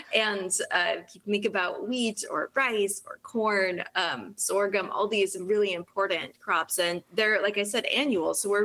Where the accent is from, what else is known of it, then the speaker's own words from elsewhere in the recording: Kansas, United States; Well, I grew up here in Kansas, where I'm calling in from today, and my parents farm wheat, they raise cattle.